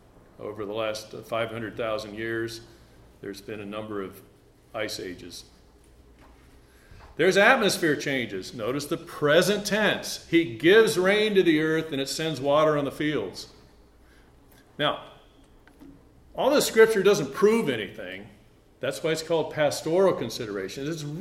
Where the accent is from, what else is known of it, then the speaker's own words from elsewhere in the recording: India; also born or lived in East Africa; and I grew up in India and East Africa